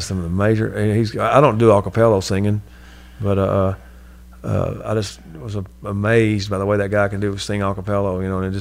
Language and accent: English; Marble Falls, Texas, United States; also born or lived in Hillsboro / Abbott / Waco; Marble Falls, you know, up and down 35, you know, Hillsboro, Abbott, Waco. My family moved a lot, so we were all up and down 35 pretty much.